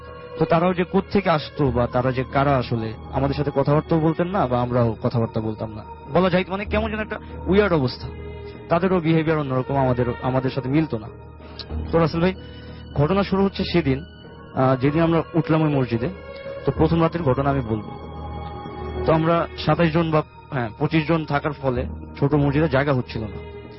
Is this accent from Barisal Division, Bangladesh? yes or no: no; Dhaka, Dhaka Division, Bangladesh; মিরপুর থেকে এসেছি।